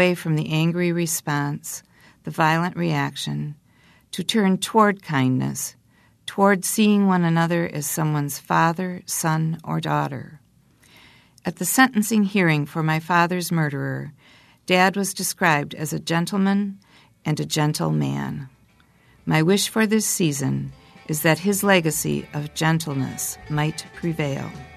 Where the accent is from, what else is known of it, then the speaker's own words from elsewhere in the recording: Milwaukee, Wisconsin, United States; In my hometown, Milwaukee, 11 children have died from gunshot wounds in 2014.